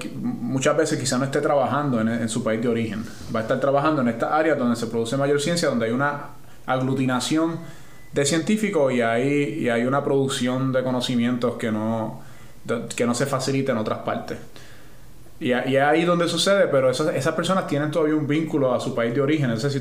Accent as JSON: {"language": "Spanish", "country": "Puerto Rico", "said": "pienso mucho en mi país, ¿no? En Puerto Rico, y pienso en lo que ellos han logrado, lo que se podría lograr en Puerto Rico."}